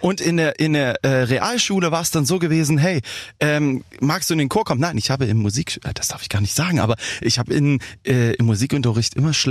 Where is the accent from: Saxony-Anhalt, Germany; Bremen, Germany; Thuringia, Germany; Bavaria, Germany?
Thuringia, Germany; Nordhausen; In Nordhausen.